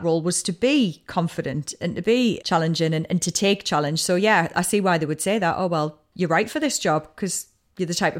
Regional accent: United Kingdom; I think it's a dangerous combination between being a female and being British.

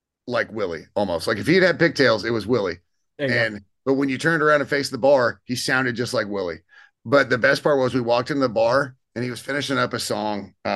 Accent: Texas, United States; I'm just from Texas.

